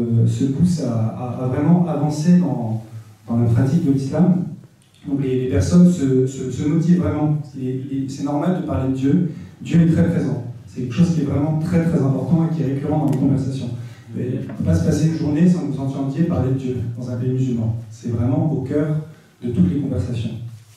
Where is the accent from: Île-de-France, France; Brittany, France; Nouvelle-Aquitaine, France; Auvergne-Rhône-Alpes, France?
Île-de-France, France; Paris; born there; also born or lived in Essonne; Donc, je suis né à Port-Royal, dans le 14e arrondissement de Paris. Donc quand j'ai 4-5 ans à peu près, mes parents divorcent et donc ma mère, mon frère, mon père, nous allons vivre en Essonne en 1995